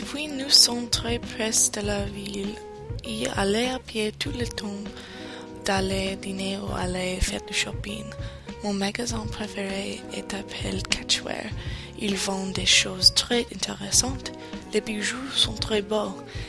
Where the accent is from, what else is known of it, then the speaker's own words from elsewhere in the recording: Summit, New Jersey, United States; born there; French is a second language; also born or lived in Brooklyn, New York; Je suis née à Brooklyn, New York. Quand j'étais deux, ma famille déménage au Summit, New Jersey.